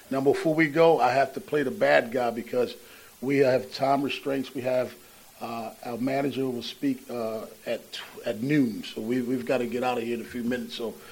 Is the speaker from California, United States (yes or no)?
no; Baltimore, Maryland, United States; growing up in West Baltimore, listening to Oriole baseball on the radio, it was always Ripken and Murray